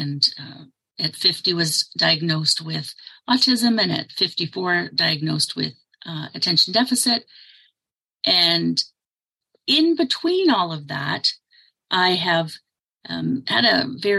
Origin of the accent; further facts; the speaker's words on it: Edmonton, Alberta, Canada; So I live in Canada. I'm in Edmonton, Alberta, in Canada. Right. And I have spent most of my life here. I have lived in other parts of Canada. I also lived in Puerto Rico for a short while.